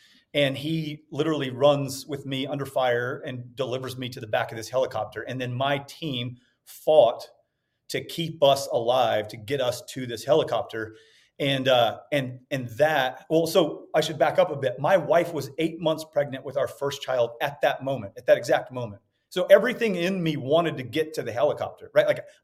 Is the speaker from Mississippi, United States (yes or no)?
yes; Mississippi, United States; I'm from Central Mississippi, by the way, and have a hard time with English